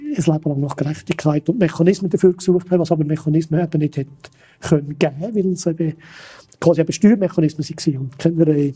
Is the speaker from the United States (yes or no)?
no; Switzerland; man muss sich ein bisschen schämen als Schweizer.